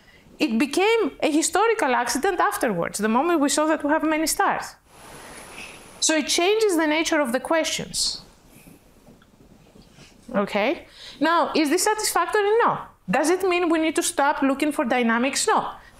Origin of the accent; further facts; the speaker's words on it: Greece; English is a second language; I mean, I come from Greece. We are 10 million out of 8 billion.